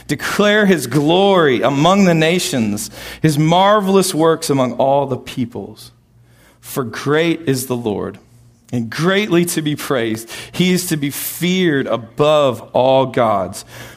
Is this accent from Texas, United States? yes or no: yes; Austin, Texas, United States; I grew up in Austin in a musical family.